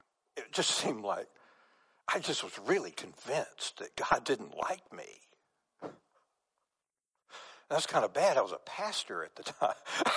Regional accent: United States; You know, just as an American in 21st century, I might stand up here and say, hey, we're all going to go to Blackburn's barbecue for lunch.

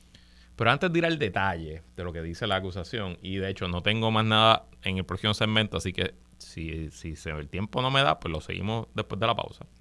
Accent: Puerto Rico; aún si los Estados Unidos nunca hubiera invadido a Puerto Rico, es más, si todavía nosotros fuéramos provincia española

